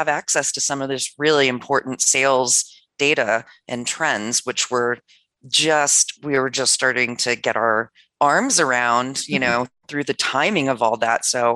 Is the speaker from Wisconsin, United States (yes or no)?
no; Maryland, United States; I'm from Maryland originally.